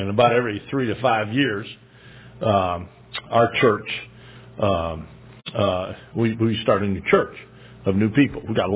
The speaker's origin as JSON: {"language": "English", "country": "United States", "said": "it's always nice to know that I am an American citizen"}